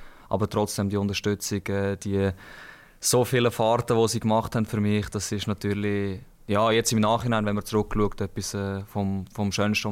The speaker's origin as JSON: {"language": "German", "town": "Sattel", "region": "Schwyz", "country": "Switzerland", "tie": "born or raised there", "said": "Ich bin 26, bin aufgewachsen im Sattel, Kanton Schweiz."}